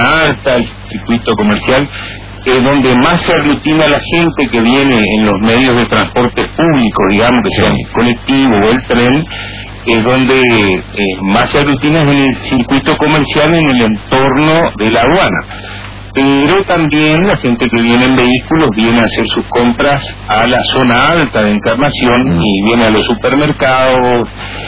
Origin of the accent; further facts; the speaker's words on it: Argentina; Ahora como vecino, como argentino, como podría opinar, pero me voy a reservar.